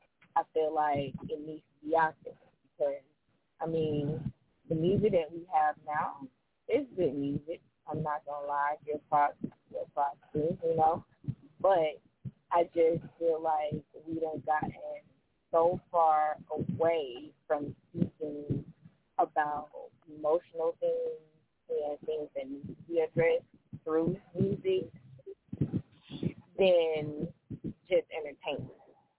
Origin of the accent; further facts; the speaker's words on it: Prattville, Alabama, United States; Like I said, I'm from Prattville, Alabama.